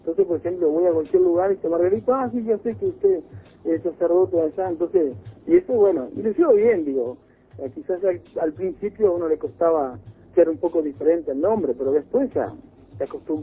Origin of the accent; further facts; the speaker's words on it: Villa del Carmen, Durazno, Uruguay; como yo soy del interior de Durazno, ¿no? Va, de Villa del Carmen. Ahí la gente toda te conocía, ¿sí?